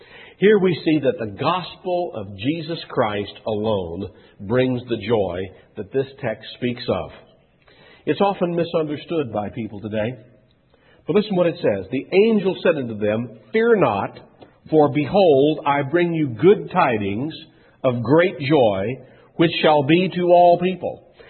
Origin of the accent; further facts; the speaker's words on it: Kentucky, United States; particularly Philadelphia and up into my home state of Kentucky